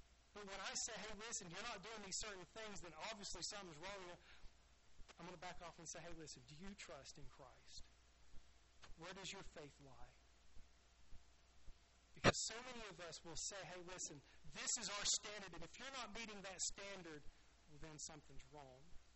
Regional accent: the South, United States; especially from where I grew up in the South

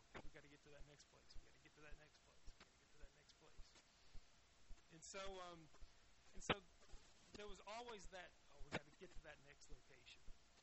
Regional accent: the South, United States; And I'm from the South. And from the South, you're not used to the big mosquitoes.

